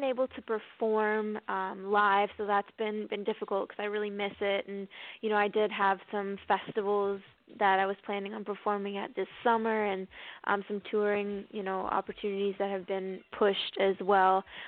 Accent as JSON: {"language": "English", "town": "Toronto", "region": "Ontario", "country": "Canada", "said": "Yeah, like you said, I'm from Toronto."}